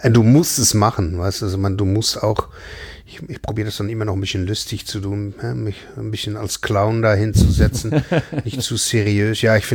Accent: Netherlands; German is a second language; Ich komme natürlich aus Holland.

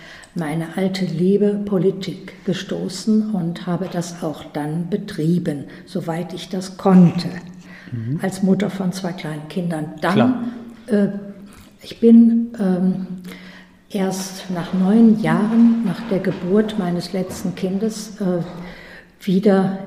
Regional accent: Stolberg, Germany; bin aus Stolberg und bin seit 1966 in Stolberg.

